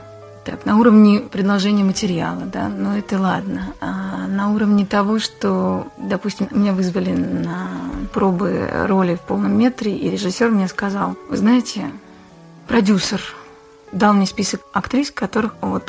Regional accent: Georgia; accent: Georgian; у меня был серьезный недостаток – грузинский акцент. Ну, я выросла в Грузии, конечно.

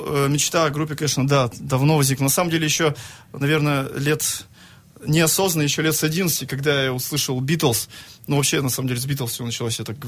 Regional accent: Lesnoy, Sverdlovsk Oblast, Russia; now in Perm, Russia; потому что я вообще не из Перми, а из Лесного.

